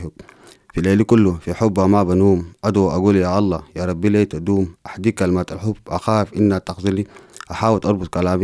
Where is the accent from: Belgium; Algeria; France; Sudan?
Sudan; je viens du Soudan.